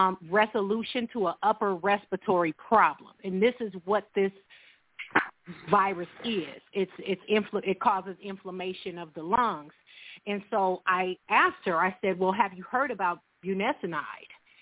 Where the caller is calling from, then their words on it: California, United States; I'm calling from California.